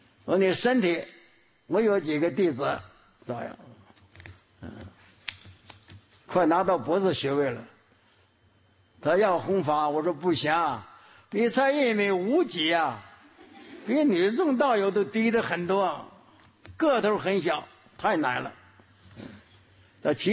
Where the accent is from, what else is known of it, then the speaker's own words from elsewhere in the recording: Quanzhou, Fujian, China; 是我们泉州人啊